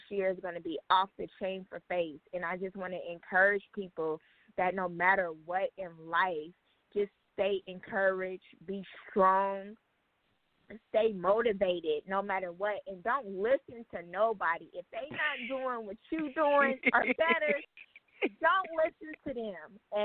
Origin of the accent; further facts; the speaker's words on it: Los Angeles, California, United States; I'm from South Central LA, and to want to be an impact in that area.